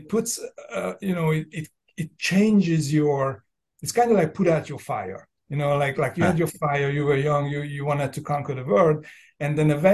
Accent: Hungary; moved away as an adult; now in United States; So I'm from Hungary. I was born and raised in Hungary. I moved to the United States in 97 when I was 27

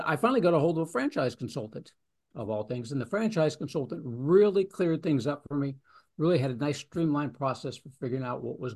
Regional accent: Licking, Missouri, United States; I'm from Licking, Missouri, out in the Ozarks.

